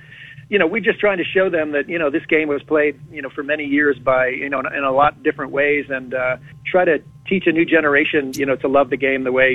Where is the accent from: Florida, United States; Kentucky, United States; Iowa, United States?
Iowa, United States; Sharon Center; I grew up in Sharon Center, population 300. And shooting a movie in Dyersville was like coming home for me.